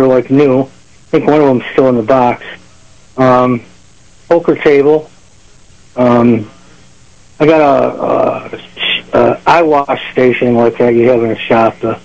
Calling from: Batavia, United States; Hey, good morning, Jimmy. It's your neighbor in Batavia.

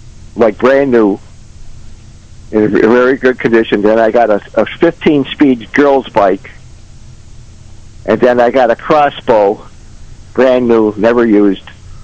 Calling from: Elma, New York, United States

